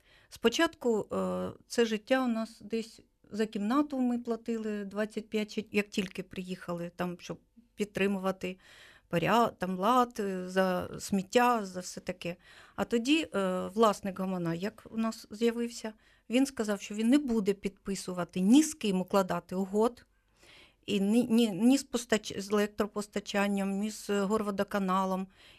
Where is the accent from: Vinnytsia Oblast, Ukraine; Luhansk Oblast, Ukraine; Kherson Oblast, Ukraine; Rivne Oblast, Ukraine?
Luhansk Oblast, Ukraine; Luhansk; З Луганська